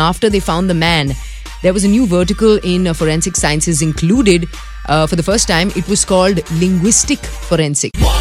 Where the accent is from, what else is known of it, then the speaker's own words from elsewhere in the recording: India; He casually asked me, where are you from? I said, I'm from India.